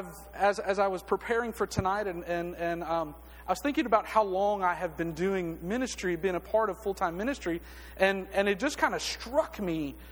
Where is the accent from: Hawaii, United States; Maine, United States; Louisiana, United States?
Hawaii, United States; Oahu; also born or lived in Alexander City, Alabama; I was born in Alexander City, Alabama. Nothing. Nothing. But I never lived there. My dad was a military man, and so I've kind of lived in different places. And I spent most of my growing up time on a little bitty island in the middle of the Pacific called Oahu